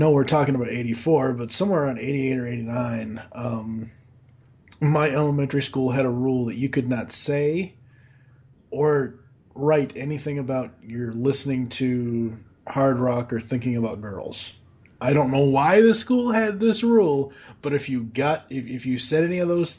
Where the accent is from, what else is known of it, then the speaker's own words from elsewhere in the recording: Boston, Massachusetts, United States; But growing up in Boston, you know, suburbs of Boston, Massachusetts, South Shore, Massachusetts, that's all we had was the top 40 pop.